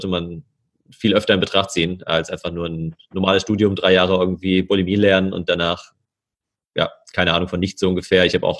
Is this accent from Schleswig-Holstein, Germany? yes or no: no; Bad Homburg, Hesse, Germany; also born or lived in Berlin; Ja, ich komme ja auch ursprünglich aus Frankfurt, bin da in der Nähe von Frankfurt geboren und born and raised quasi.